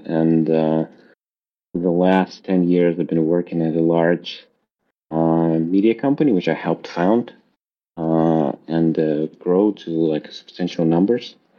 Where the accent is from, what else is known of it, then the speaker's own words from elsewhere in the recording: Ukraine; I'm from Ukraine myself. The whole family's from Ukraine.